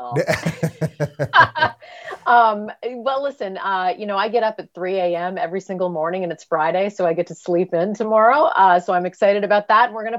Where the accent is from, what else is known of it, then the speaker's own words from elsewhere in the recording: Canada; now in United States; I'm Canadian. And by birth, I have dual citizenship. My father was American. I came to the land of opportunity